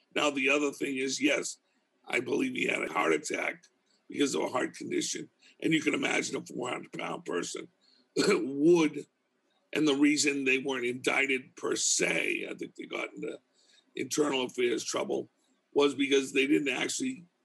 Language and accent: English; Boston, Massachusetts, United States; accent: Boston; Excuse my Boston accent